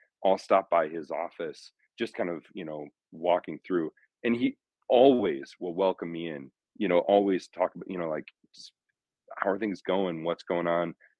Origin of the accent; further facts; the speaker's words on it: St. Paul, Minnesota, United States; Yeah, so I grew up in St. Paul, Minnesota.